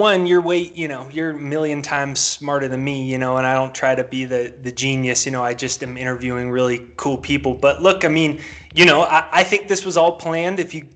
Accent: Encinitas, California, United States; also born or lived in Maui; So, I was born and raised in San Diego, you know, a little beach town called Encinitas, and lived my whole life there, third generation San Diegan.

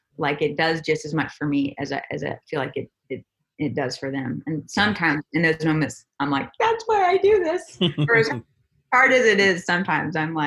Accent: the South, United States; I was raised in the South and just best foot forward, smile on your face, like everything's fine, honey.

